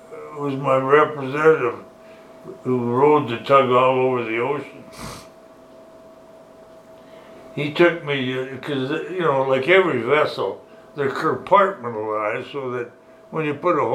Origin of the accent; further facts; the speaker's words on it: Canada; this is beyond my thinking as a Canadian.